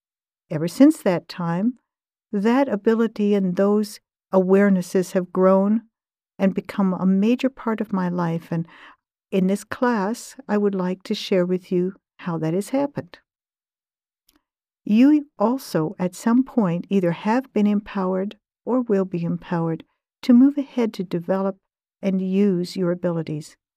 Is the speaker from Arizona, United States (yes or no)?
yes; Phoenix, Arizona, United States; Think about my early childhood. It's growing up in Phoenix, Arizona. And my grandmother was my mentor.